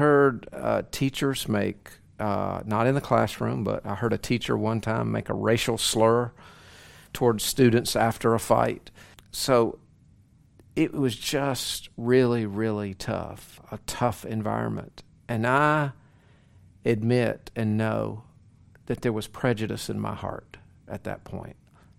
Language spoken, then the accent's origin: English; the South, United States; I grew up in the South.